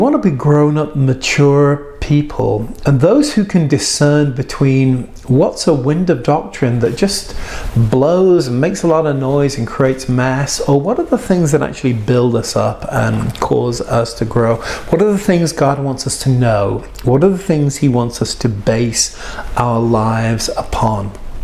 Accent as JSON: {"language": "English", "country": "United States", "said": "I apologize, fellow Americans, speaking as an American."}